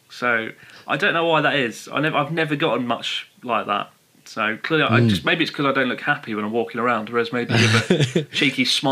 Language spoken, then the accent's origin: English; England, United Kingdom; where are you from? And I'm like, oh, you know, England.